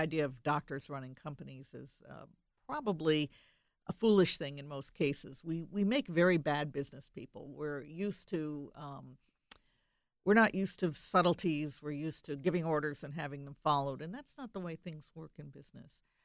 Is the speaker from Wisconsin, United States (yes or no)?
yes; Wisconsin, United States; well, you can tell I'm from Wisconsin.